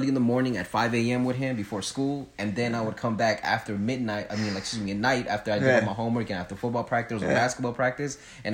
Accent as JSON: {"language": "English", "town": "Fontana", "region": "California", "country": "United States", "tie": "born or raised there", "said": "So growing up, I grew up out here in Fontana, and a lot of you guys don't know in the 90s and the 80s, it was real about gangbanging out here."}